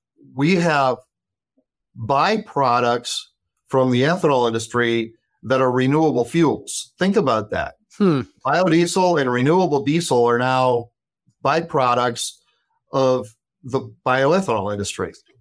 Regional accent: Watertown, South Dakota, United States; also born or lived in Dallas, Texas, United States; you know, I grew up in Watertown, South Dakota, and after college, I moved down to Dallas, Texas.

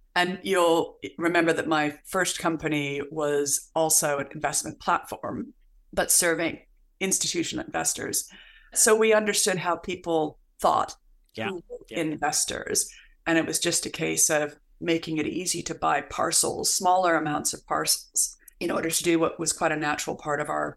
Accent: Canada; I had been living in the US, although I'm Canadian

